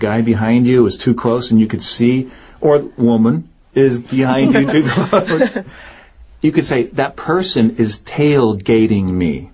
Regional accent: Northeast, United States; I grew up in Northeast United States, and there's a special feeling in the air.

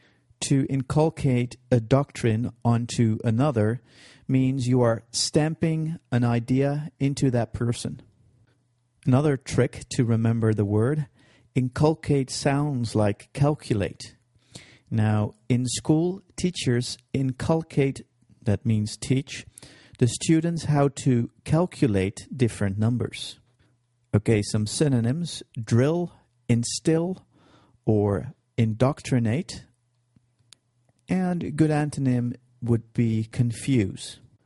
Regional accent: Netherlands; now in Cape Town, South Africa; coming to you from Cape Town, South Africa. … I'm from the Netherlands.

